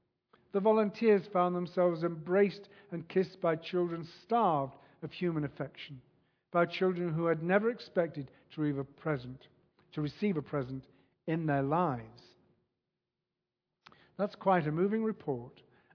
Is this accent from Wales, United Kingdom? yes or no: yes; Wrexham, Wales, United Kingdom; my hometown of Wrexham in North Wales.